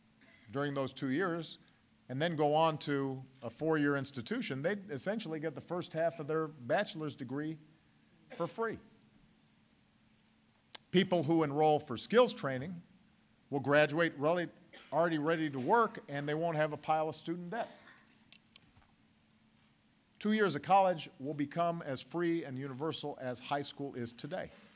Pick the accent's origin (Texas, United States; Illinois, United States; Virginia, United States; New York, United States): Illinois, United States; Chicago; Meanwhile, up in my hometown of Chicago, Mayor Rahm Emanuel, who is a Democrat, is now offering free community college